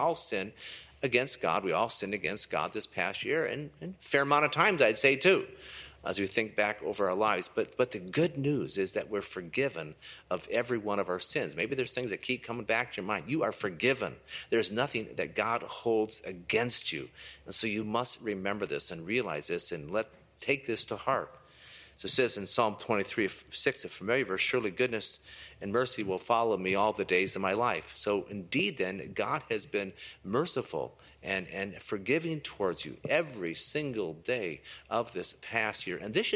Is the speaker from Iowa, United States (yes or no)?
yes; Fonda, Iowa, United States; I was checking my hometown, Fonda, Iowa, this morning.